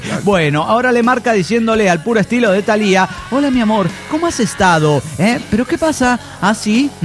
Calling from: Neuquén, Argentina; de Neuquén, Argentina.

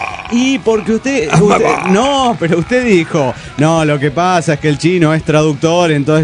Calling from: Santa Rosa, La Pampa, Argentina; Soy la bruja de Santa Rosa, Argentina

